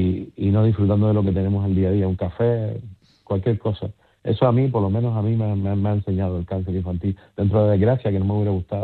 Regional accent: Canary Islands, Spain; yo canario, soy canario hasta la médula, me encanta mi tierra, todas las islas, pero mi segunda patria es Galicia.

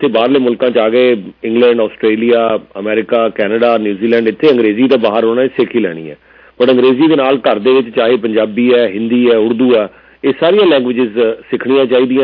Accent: Punjab, India; ਸਾਡੀ ਮਾਂ ਬੋਲੀ ਪੰਜਾਬੀ ਅਸੀਂ ਸਾਰੇ ਪੰਜਾਬ ਤੋਂ ਹਾਂ

